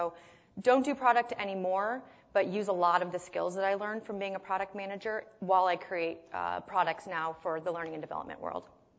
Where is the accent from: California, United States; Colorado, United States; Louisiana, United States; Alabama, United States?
Colorado, United States; I was born and raised in Colorado, where I still live today.